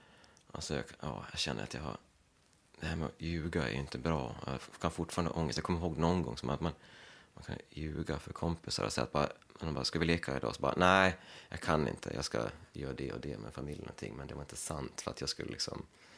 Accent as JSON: {"language": "Swedish", "town": "Leksand", "region": "Dalarna County", "country": "Sweden", "said": "Jag kommer från Leksand, och jag har mina föräldrar och en syster här i Krokarna."}